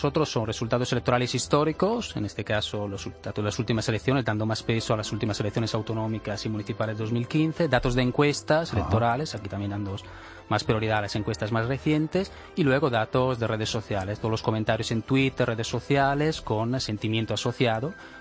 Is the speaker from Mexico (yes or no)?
no; Venice, Veneto, Italy; Yo de Italia, Venecia.